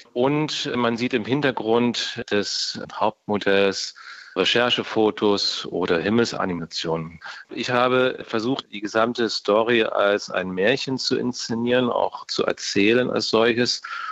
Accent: East Germany, Germany; ich bin in DDR groß geworden

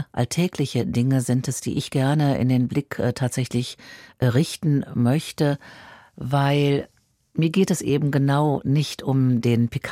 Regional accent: Berlin, Germany; Berlin ist meine Heimatstadt. Ich sehe meinen Platz auf jeden Fall hier. Meine zweite Heimat, wenn man so mag, dann ist es tatsächlich Israel.

